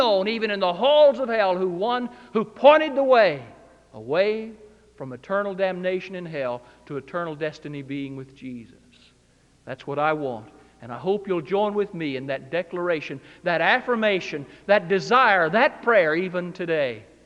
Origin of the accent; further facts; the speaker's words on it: Greensboro, North Carolina, United States; this is my home state. I grew up in Greensboro. I was born in Robbins.